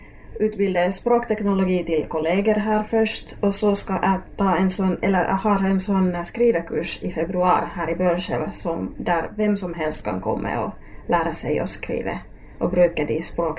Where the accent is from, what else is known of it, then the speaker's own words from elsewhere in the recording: Oulu, North Ostrobothnia, Finland; moved away as an adult; also born or lived in Helsinki; now in Norway; Jag kommer från Finland, jag är född i Oulu, Uleåborg, och mina föräldrar kommer från Östfinland, Kainu och Savolax. Och jag har bott i huvudstadsregionen i Helsinki i nästan 20 år och sen 10 år här i Norge.